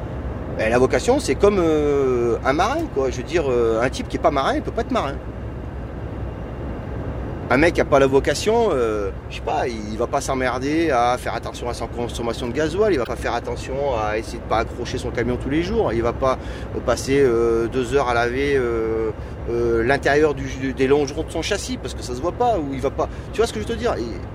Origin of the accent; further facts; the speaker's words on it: Auvergne-Rhône-Alpes, France; Je suis Ardéchois, moi.